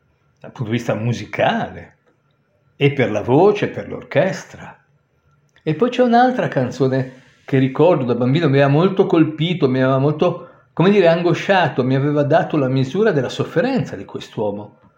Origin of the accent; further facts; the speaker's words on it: Genoa, Liguria, Italy; Io sono del 53, sono genovese, anche se non ci sono nato e sono arrivato a Genova a 2 anni, però sono di famiglia genovese